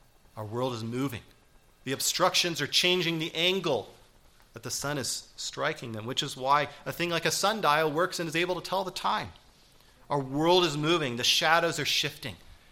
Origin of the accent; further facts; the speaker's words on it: Alaska, United States; I grew up in Alaska where wintertime that was very common.